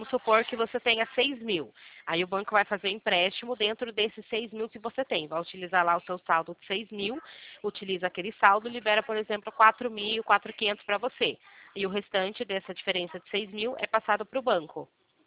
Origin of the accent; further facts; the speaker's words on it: Limeira, São Paulo, Brazil; Somos aqui de Limeira, interior de São Paulo.